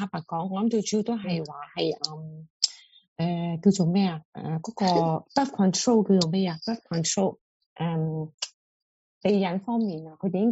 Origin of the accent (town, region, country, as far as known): China